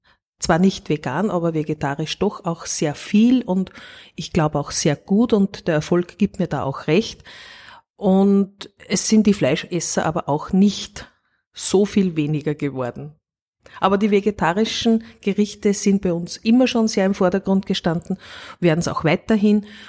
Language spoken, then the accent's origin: German; Upper Austria, Austria; ich bin auf einem sehr kleinen Bauernhof aufgewachsen im Mühlviertel